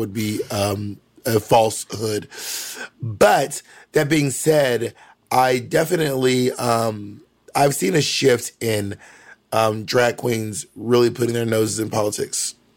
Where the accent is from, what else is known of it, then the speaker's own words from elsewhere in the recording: Georgia, United States; I'm from Georgia. I know country music.